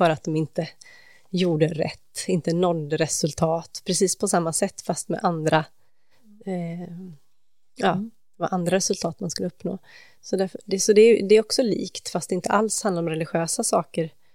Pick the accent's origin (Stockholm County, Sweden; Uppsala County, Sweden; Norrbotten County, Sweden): Uppsala County, Sweden; Knutby; från Knutby där jag kommer ifrån